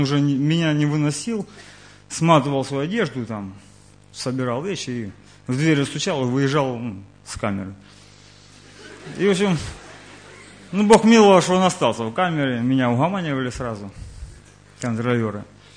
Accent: Donetsk Oblast, Ukraine; Сейчас я приехал из Конюской, а родом я с Украины, Донецкая область.

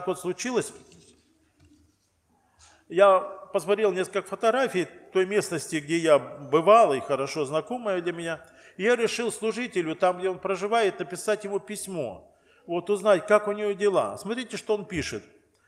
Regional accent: Donbas, Ukraine; Они знают, что я с Донбасса.

